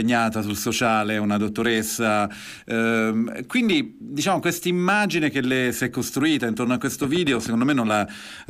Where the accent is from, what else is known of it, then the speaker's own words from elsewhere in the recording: Campania, Italy; Io sono campano, quindi siamo coterronei